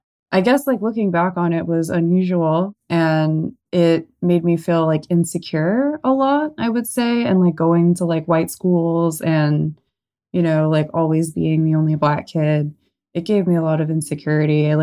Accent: Corona del Mar, California, United States; also born or lived in Irvine; I was born I was born in Irvine, California, which is a very boring suburb in Orange County. And I was raised, man, all over, really. I lived with my dad in Corona del Mar for the first like 8 years of my life.

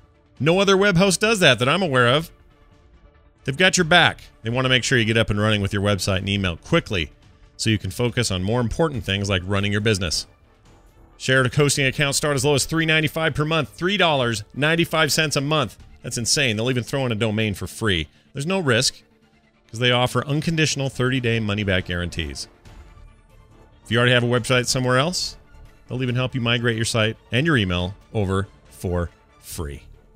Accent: Liverpool, North West England, United Kingdom; lead patron for the performing school arts in my hometown, Liverpool.

